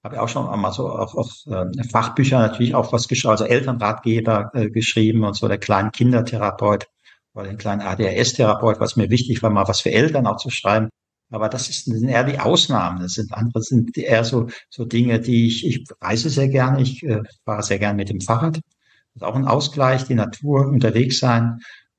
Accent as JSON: {"language": "German", "region": "North Rhine-Westphalia", "country": "Germany", "said": "in meiner Heimat, dem Ruhrgebiet"}